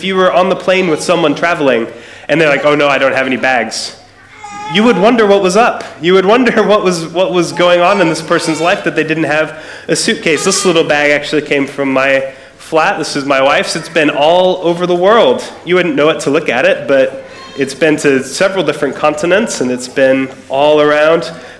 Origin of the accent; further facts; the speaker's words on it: United States; now in Scotland, United Kingdom; You can hear from my voice, I'm not Scottish, I'm American, but I haven't traveled, I actually live here.